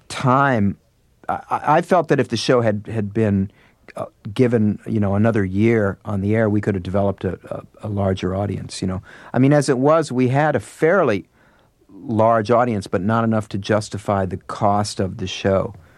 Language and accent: English; St. Louis, Missouri, United States; And there was some blues … because I grew up in St. Louis, and so a lot of that music was being played on the radio.